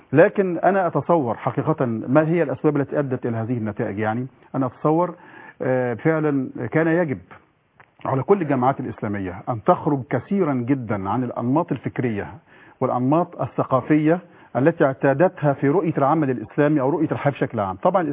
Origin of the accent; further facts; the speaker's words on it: Egypt; كلنا كمصريين يعني قلقين جدا جدا على بلدنا